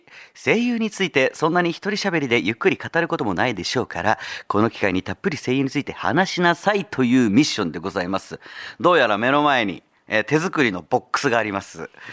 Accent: Kanagawa, Japan; 僕やっぱ神奈川県出身で、横浜なんてもうしょっちゅう行ってますから

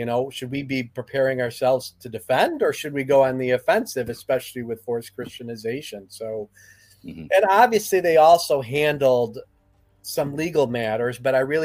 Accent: United States; I'm an American, but my ancestors, my grandpa, my grandma, that generation moved here. They were born in Germany. They moved here.

